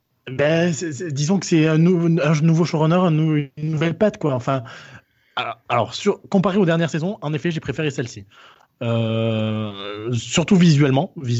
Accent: England, United Kingdom; French is a second language; Bon, comme je viens d'Angleterre, j'ai jamais eu ce problème-là

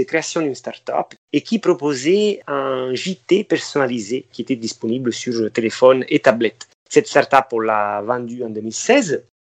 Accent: Campania, Italy; j'ai 40 ans, je suis originaire de la côte amalfitaine et je suis un journaliste boulanger.

